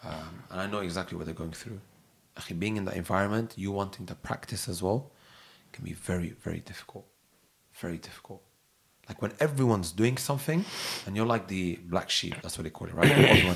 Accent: London, United Kingdom; We grew up near the Arsenal stadium.

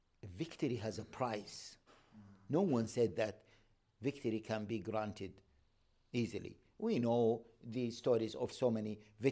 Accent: Gaza, Gaza Strip, Palestine; And don't forget that I am from Gaza.

